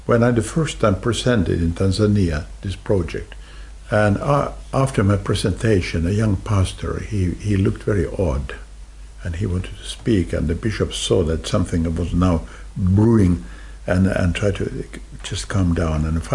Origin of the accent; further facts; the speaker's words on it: Finland; English is a second language; I come from Finland. There are about 5 million, 6 million people in the entire world who speak Finnish.